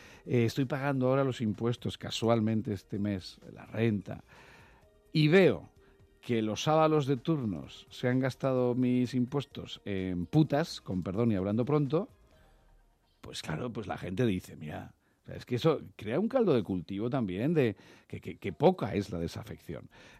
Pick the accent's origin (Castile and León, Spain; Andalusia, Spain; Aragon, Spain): Aragon, Spain; Huesca; Yo soy de Huesca. En Huesca sale una vivienda en alquiler, hay 40 personas detrás, no dura ni un día.